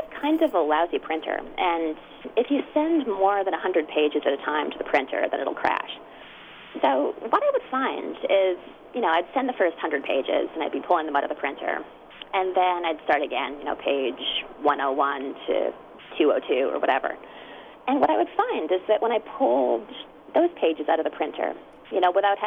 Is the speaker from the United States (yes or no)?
no; Western Canada, Canada; when I was a kid growing up in Western Canada, we got two TV stations.